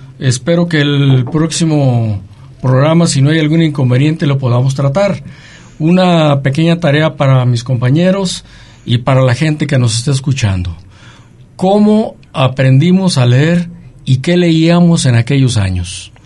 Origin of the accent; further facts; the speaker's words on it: Mexico; nos hacía sentirnos como patriotas, como mexicanos